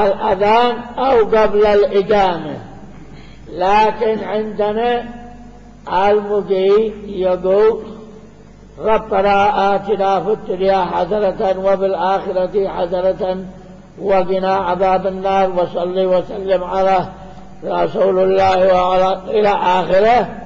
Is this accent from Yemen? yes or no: yes; Sanaa, Yemen; وأيضا عندنا في صنعاء وغيرها